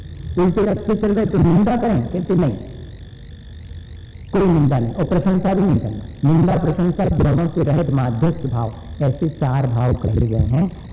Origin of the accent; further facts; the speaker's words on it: Jaipur, Rajasthan, India; हमने जरा ही सा ये कहा कि हम जयपुर से आए हैं